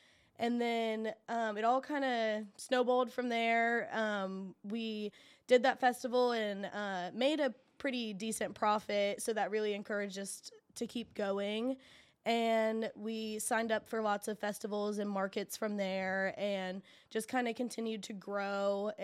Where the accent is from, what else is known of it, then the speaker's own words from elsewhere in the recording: Muncie, Indiana, United States; Yes, born and raised. Okay. I was born in Ball Memorial Hospital. I am very Muncie through and through. I love Muncie.